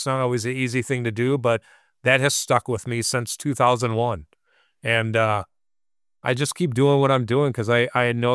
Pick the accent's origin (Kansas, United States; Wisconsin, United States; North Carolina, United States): Wisconsin, United States; Racine; when I first started my career in law enforcement, I worked for the Racine Police Department, my hometown.